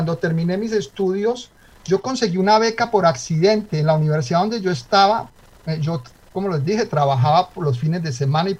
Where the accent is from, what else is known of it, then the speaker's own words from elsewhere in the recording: Antioquia, Colombia; accent: paisa; nunca he dejado mi acento, parezco paisa, aún hablando francés o inglés.